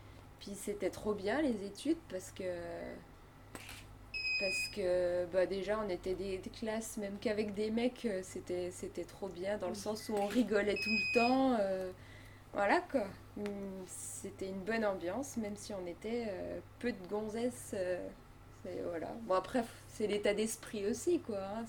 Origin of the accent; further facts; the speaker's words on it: Varois-et-Chaignot, Bourgogne-Franche-Comté, France; also born or lived in Dijon; je suis née à Dijon. J'ai habité à Varoix pendant 31 ans. Non, un petit peu moins parce que je suis partie de chez mes parents entre-temps